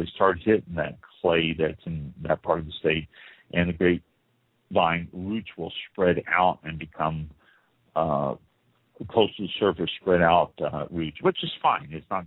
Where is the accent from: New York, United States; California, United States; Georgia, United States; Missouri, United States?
Missouri, United States; I grew up in Missouri, and I'm familiar with the clay soils that you can find throughout the Midwest